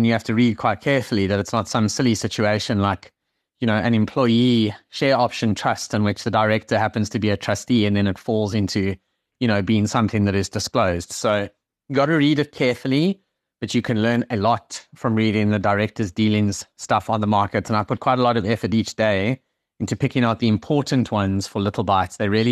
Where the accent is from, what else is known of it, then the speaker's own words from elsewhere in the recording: South Africa; now in London, United Kingdom; where I am right now in North London are completely like insane and almost impossible to understand as a South African.